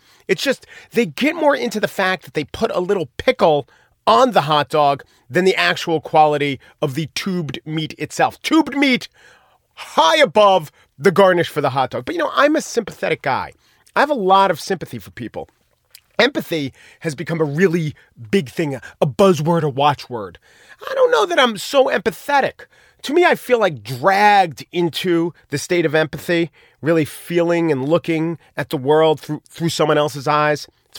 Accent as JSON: {"language": "English", "region": "New York", "country": "United States", "said": "As a New Yorker, I'm no better. I was just raised in a different environment with, knishes and better cuisine."}